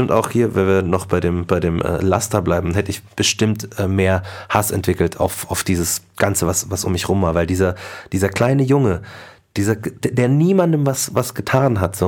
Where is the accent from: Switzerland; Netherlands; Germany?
Germany; Markt Schwaben, Bavaria; born or raised there